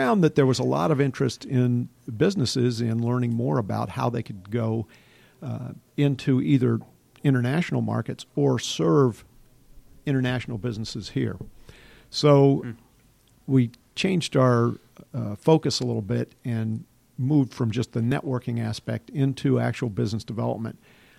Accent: North Carolina, United States; born there; I was born in North Carolina. My father was a Marine also.

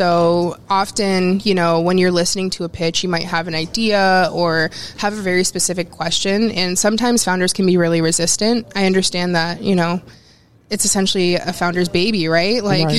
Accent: Boston, Massachusetts, United States; So I'm originally from Boston, and right out of college, I had a job in business development

